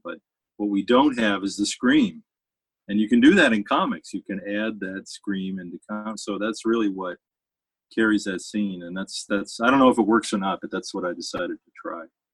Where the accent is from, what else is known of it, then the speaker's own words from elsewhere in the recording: Ohio, United States; The soldiers were first sent to my hometown, which was this little tiny town outside of Akron, very much like the town in punk rock and Mobile Homes.